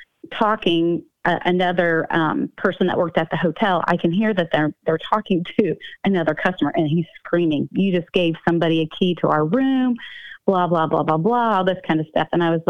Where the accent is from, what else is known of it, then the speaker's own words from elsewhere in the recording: Midwest, United States; We're from the Midwest.